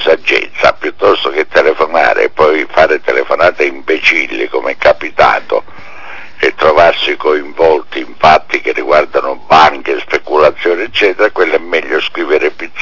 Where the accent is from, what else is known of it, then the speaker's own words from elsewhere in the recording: Sicily, Italy; io sono un siciliano ormai di complemento, non in servizio permanente effettivo.